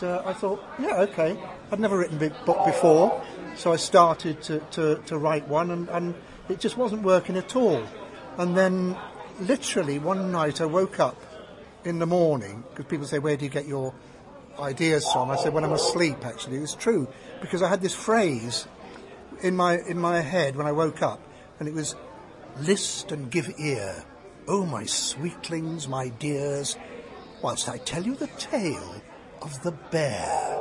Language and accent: English; North Shields, North East England, United Kingdom; Well, I actually, because I'm originally from North Shields, mind.